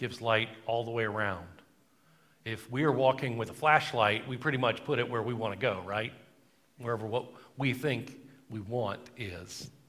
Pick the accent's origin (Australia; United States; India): United States; North Carolina; Growing up in North Carolina, there's still World War II memorabilia around